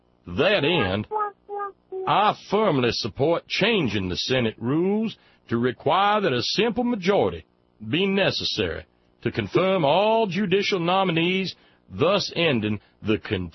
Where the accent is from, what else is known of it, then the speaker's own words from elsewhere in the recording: the South, United States; I'm a Southerner.